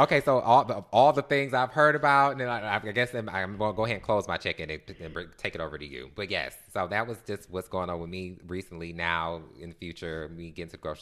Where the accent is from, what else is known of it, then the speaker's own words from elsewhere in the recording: Detroit, Michigan, United States; Girl, I'm from Detroit, honey. I always make sure I'm watching with my third eye.